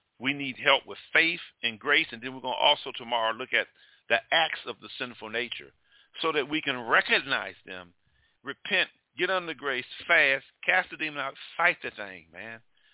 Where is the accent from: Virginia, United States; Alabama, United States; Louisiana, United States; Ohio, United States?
Alabama, United States; Mobile; I'm from Mobile, Alabama, baby. They bring the crawfish in Mobile. Ooh, I miss them. That's one thing I miss about my hometown.